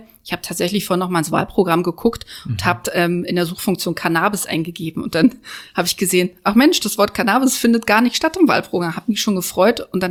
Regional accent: Berlin, Germany; wir leben hier in Berlin

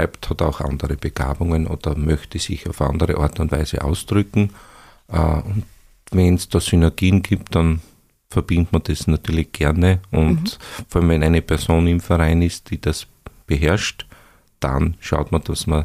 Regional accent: Styria, Austria; ich stamme auch aus der Obersteiermark

